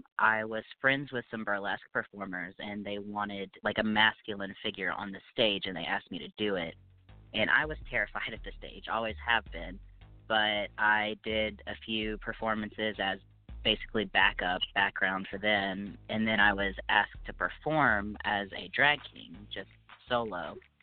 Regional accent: Asheville, North Carolina, United States; I am also from Asheville, North Carolina, where I currently perform at Scandals Nightclub as well.

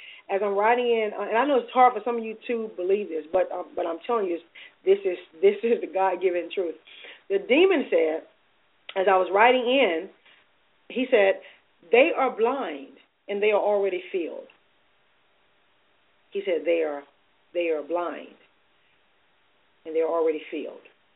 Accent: Alabama, United States; I think I said this, my home state, Alabama.

